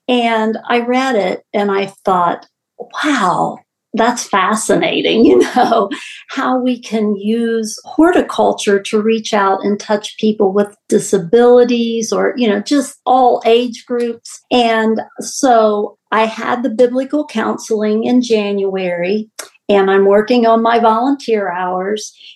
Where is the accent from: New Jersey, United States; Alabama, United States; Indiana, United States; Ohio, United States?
Ohio, United States; Portsmouth; I grew up in Portsmouth. I've always lived in Scioto County. I grew up in church.